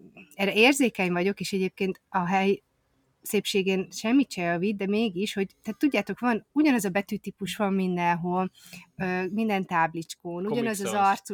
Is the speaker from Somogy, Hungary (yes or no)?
no; Mencshely, Veszprém County, Hungary; Nem, Mencshely, ami egyébként Helvéciának a testvér települése, ahonnan eredetileg hát származom.